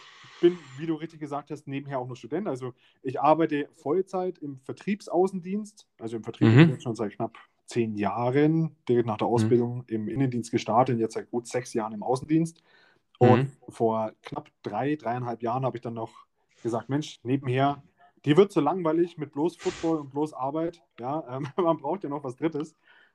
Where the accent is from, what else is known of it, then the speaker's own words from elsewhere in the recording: Nuremberg, Bavaria, Germany; now in Regensburg, Germany; ich komme eigentlich aus Nürnberg, wohne mittlerweile in Regensburg, bin 30 Jahre alt